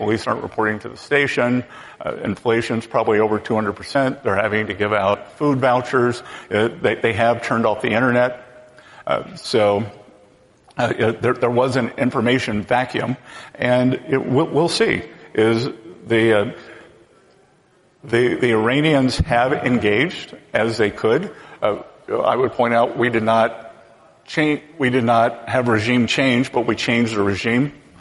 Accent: South Carolina, United States; Look, I was a kid from South Carolina, a small town, and I was growing up

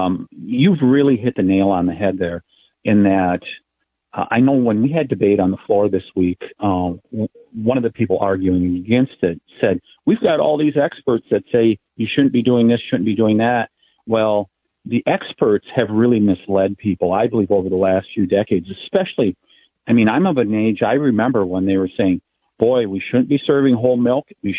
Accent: Wisconsin, United States; especially because we come from the dairy state, Wisconsin.

